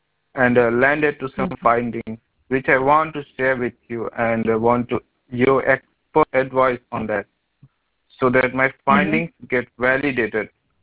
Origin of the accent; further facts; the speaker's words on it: India; I'm from India. I'm an MBA student